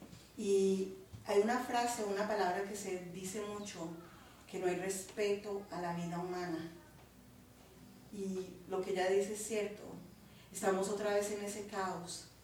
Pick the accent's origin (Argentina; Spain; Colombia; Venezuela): Colombia; moved away; Yo soy de Colombia, y yo sé que México también ahora está pasando por mucho de la violencia que se está viviendo. Yo pues prácticamente me vine a este país huyendo por esa violencia hace 20 y pico de años.